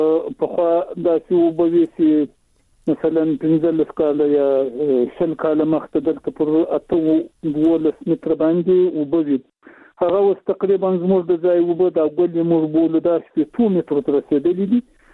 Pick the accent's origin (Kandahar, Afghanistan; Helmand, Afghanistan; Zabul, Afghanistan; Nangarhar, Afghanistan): Zabul, Afghanistan; Shajoy; د زابل ولایت شاجیل ولسوالۍ.